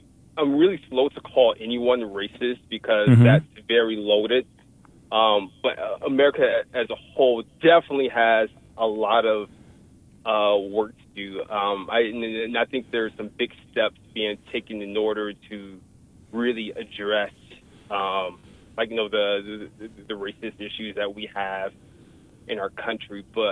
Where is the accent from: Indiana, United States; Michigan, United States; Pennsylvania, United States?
Michigan, United States; Detroit; So, yes, so growing up in Detroit, I mean, Detroit has a big problem with race.